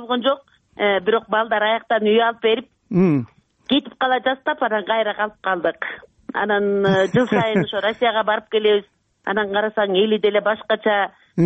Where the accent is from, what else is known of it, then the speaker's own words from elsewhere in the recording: At-Bashy, Naryn Region, Kyrgyzstan; now in Naryn, Kyrgyzstan; Өзүм ат башта туулуп өскөм.